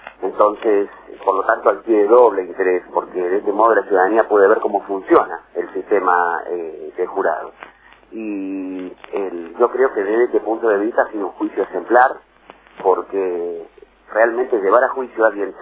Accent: Argentina; Yo como argentino no me siento ni más ni menos que nadie

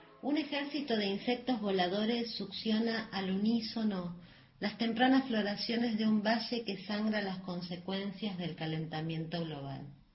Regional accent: Neuquén, Argentina; born there; also born or lived in Bahía Blanca; nací en Bahía Blanca, pero vivo en Neuquén desde que soy chica.

